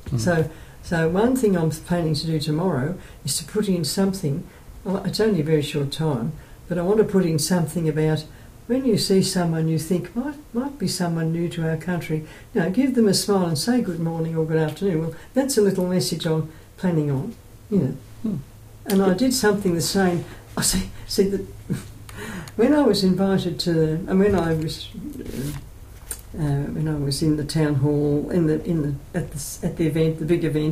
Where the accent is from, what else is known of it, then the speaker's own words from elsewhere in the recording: Australia; born there; I said that I was born in Australia, you know, but I say to people I might have been born in Syria, you know.